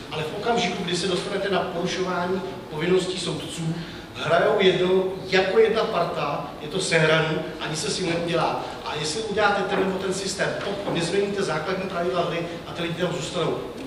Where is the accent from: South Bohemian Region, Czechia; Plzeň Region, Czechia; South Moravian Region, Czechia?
Plzeň Region, Czechia; a jsem z Hlediského Plzeňského kraje